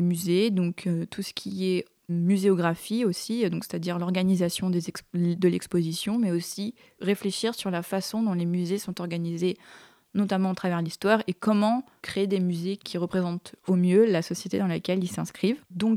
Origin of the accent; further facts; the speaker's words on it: French Polynesia; moved away as an adult; je viens de Tahiti. Ah. Et j'ai grandi là-bas jusqu'à mes 18 ans.